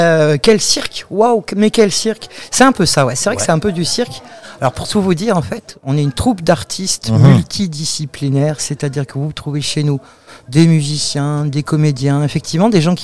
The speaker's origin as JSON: {"language": "French", "region": "Auvergne-Rhône-Alpes", "country": "France", "said": "Et moi, ça, je trouve ça super cool, parce que on est des Auvergnats, vous savez quoi"}